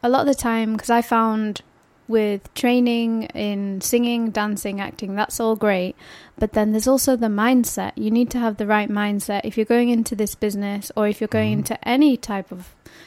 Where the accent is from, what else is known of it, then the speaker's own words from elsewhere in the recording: Sheffield, Yorkshire and the Humber, United Kingdom; also born or lived in London; Yes, I was born and raised in Sheffield.